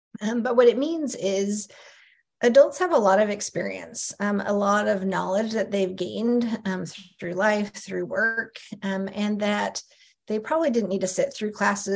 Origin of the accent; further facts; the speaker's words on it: United States; So I first identify as First Nations. My father is Cowichan from Vancouver Island. I was born and raised in the States.